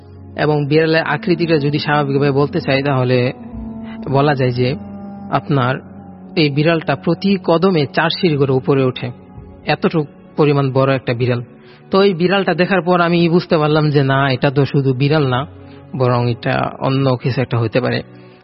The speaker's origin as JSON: {"language": "Bangla", "town": "Raipura", "region": "Dhaka Division", "country": "Bangladesh", "said": "আমি নরসিংদী জেলার রায়পুরা থেকে আসছি। … আমি একজন মাদ্রাসার স্টুডেন্ট।"}